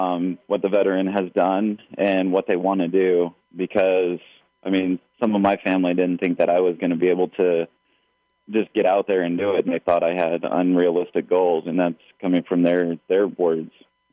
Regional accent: Ohio, United States; And I said, I'm from Ohio, sir.

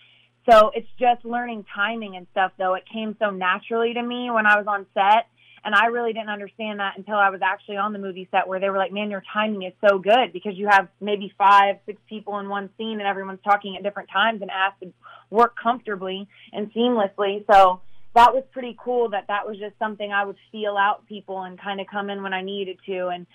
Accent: Midwest, United States; And I'm a homebody. I come from the Midwest.

